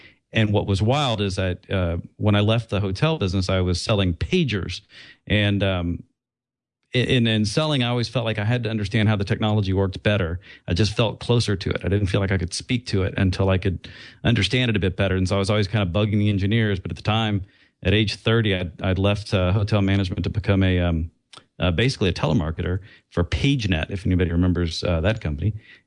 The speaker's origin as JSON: {"language": "English", "town": "Austin", "region": "Texas", "country": "United States", "tie": "born or raised there", "also_born_or_lived": "Houston / Ohio", "said": "So I'm a Texan. I was born in Houston, grew up in Austin, Houston, and pretty much been in Texas all my life"}